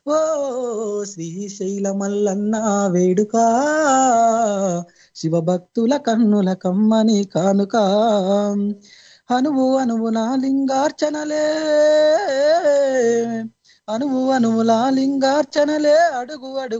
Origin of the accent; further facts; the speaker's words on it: Mahabubnagar, Telangana, India; సొంత ఊరు మహబూబ్ నగర్ అన్న, నగర్ కర్నూలు డిస్ట్రిక్ట్